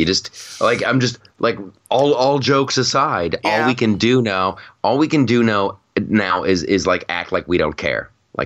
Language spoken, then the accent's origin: English; Ohio, United States; And I'm conditioned as a kid growing up in Ohio, like when the sky goes yellow like that, you're like, ooh, now here comes a tornado.